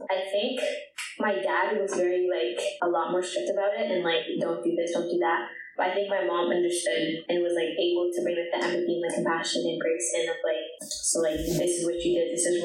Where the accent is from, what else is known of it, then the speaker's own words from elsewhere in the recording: Augusta, Maine, United States; I grew up in Central Maine, so like Augusta, and that was like a very white place